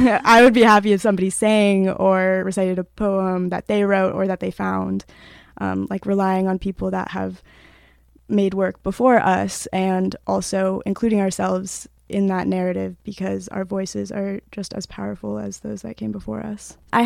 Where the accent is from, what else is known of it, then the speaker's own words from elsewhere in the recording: Burlington, Vermont, United States; also born or lived in Germany / Castleton, United States; now in Worcester, United States; So I grew up in Burlington, Vermont. I lived there until I was 16 years old, and then I moved to Germany for a year. And then I moved back and I went to school in Castleton, Vermont for a year before I moved to Worcester in 2021.